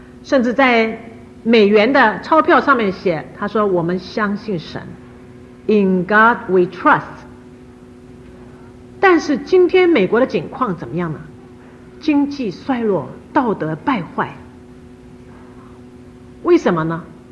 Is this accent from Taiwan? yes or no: yes; Taiwan; moved away; 好像早期我从台湾来，早期台湾有送面粉、送牛奶、送黄豆